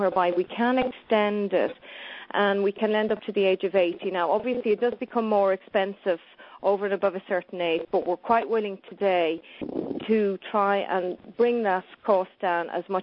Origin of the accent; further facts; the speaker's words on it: Ireland; moved away as an adult; now in France; which is my forte, obviously, being Irish, living in France, and having worked in this environment for the past 20 years.